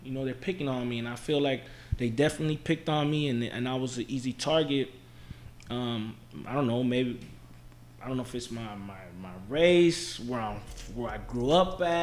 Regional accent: San Francisco, California, United States; I grew up in the Mission. You know, it's a predominantly Hispanic neighborhood.

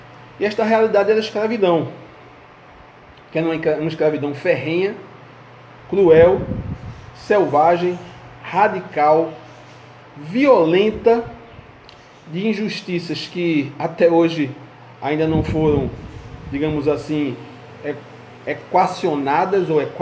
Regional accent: Northeast Region, Brazil; como muçulmano, como brasileiro, como nordestino, como afrodescendente

